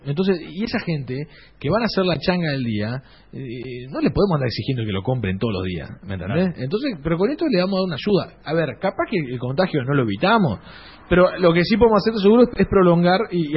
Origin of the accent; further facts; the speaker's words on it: Salto, Uruguay; Yo soy salteño, mi familia es salteña, y nos queda mucho más fácil hacernos fuerte acá.